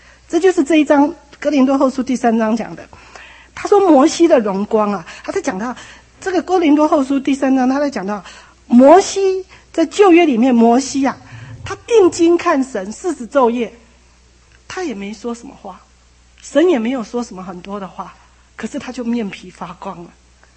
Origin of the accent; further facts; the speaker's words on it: Taipei, Taiwan; 我是台北人啊，那在家里也是老幺哈，女孩子的老幺